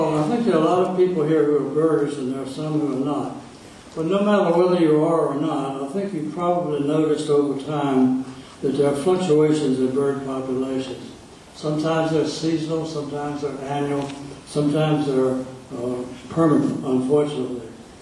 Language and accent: English; Franklin, Virginia, United States; I grew up in Franklin, not Franklin County of moonshine fame, but Southampton County across the river.